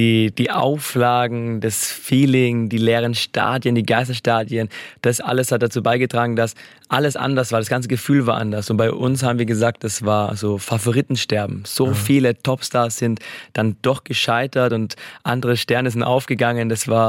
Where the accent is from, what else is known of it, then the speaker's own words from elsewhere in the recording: Moosburg, Bavaria, Germany; Gerade in meiner Heimatstadt Moosberg, in meiner alten Grundschule.